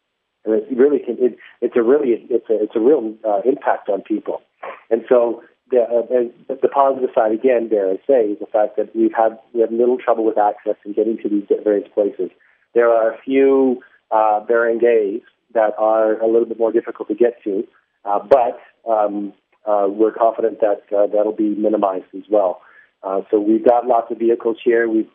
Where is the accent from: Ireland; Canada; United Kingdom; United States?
Canada; now in Philippines; I'm from Canada, so I know what the Christmas spirit means.